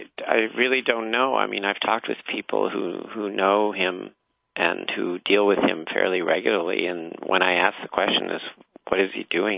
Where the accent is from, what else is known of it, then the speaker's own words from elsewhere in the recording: Seattle, Washington, United States; He was hired by Scoop Jackson, my old senator, when I was growing up in Seattle.